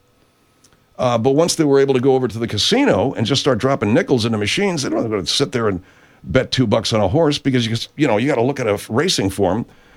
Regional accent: Arcadia, California, United States; So just, all right, I grew up in Arcadia, and I used to go to the horse races there.

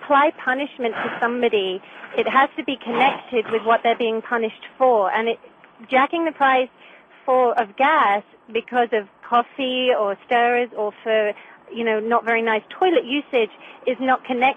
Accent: England, United Kingdom; I wouldn't know because I'm from England.

